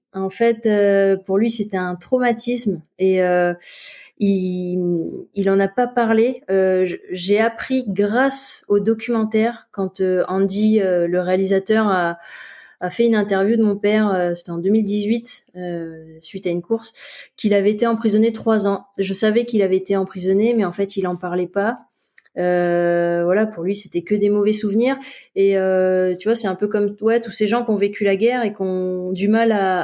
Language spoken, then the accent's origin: French; France; Alors après, ouais, j'ai grandi en France, hein, donc c'est délicat.